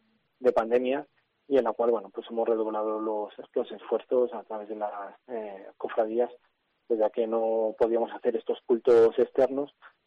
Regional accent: Zamora, Castile and León, Spain; now in Cádiz, Spain; la Semana Santa de mi tierra, de Zamora, donde allí también soy cofrade de uh-huh. varias cofradías.

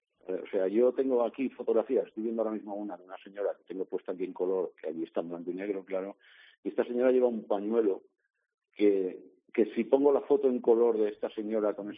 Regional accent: Valencian Community, Spain; now in Ávila, Spain; Yo el año pasado me vine a vivir a Ávila, en lo que cuando lo cuento aquí llaman el viaje inverso, ¿no? Porque yo soy valenciano y digo, me he venido a vivir a Ávila por voluntad propia y porque me gusta Ávila.

